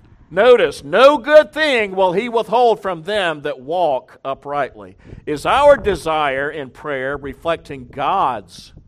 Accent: the South, United States; that may be surprising to some of you because I'm a Southerner. You know, every time I go back home, I say, man, look how slow everybody is. Now, I've really gotten used to Jersey.

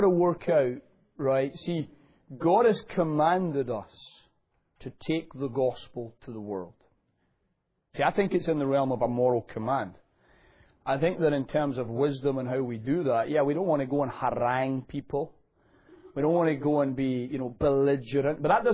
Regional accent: Scotland, United Kingdom; I'm just Scottish

